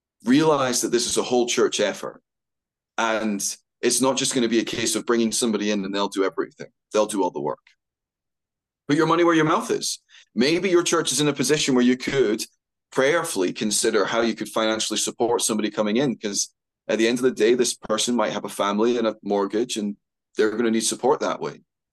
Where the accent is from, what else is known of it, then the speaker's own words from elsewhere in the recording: Scotland, United Kingdom; I know sometimes my accent can mislead, but I have lived in Scotland my whole life. I'm born and bred here.